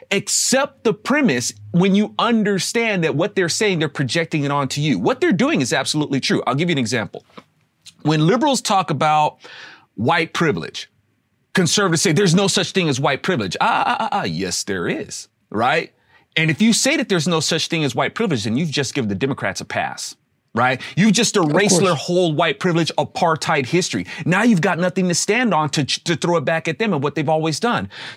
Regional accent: United States; I'm Republican. Right. I'm Christian. I'm an American.

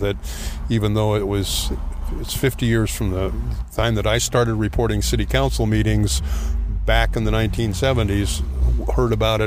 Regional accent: Manson, United States; And people in Manson, I'm from Manson, are coming up to me

